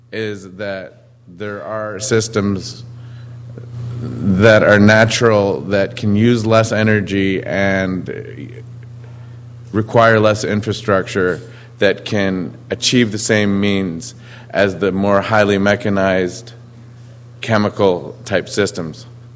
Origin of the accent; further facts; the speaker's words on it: Massachusetts, United States; I come from Cape Cod, and which maybe I'm being unfair to my hometown, but I feel that they are a somewhat less committed community, a less involved community.